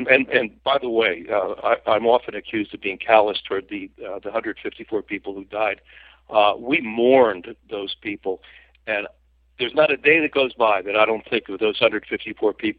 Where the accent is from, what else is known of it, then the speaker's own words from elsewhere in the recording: United States; Now, of course, I'm an American writing in the United States